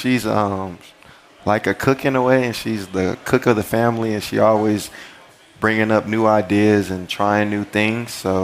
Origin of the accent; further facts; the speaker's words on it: Dallas, Texas, United States; now in Munich, Germany; from Dallas, Texas, part of the Munich Ravens now.